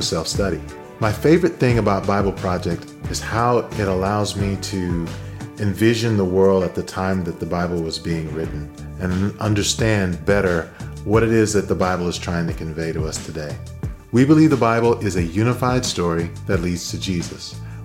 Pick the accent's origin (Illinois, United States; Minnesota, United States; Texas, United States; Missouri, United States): Texas, United States; Austin; I'm from Austin, Texas.